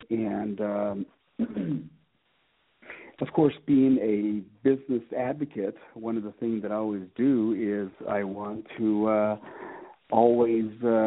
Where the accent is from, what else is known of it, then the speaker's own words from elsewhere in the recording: Utah, United States; When I go to different places, I say I'm from Utah, the immediate response is that, oh, you're a placement student.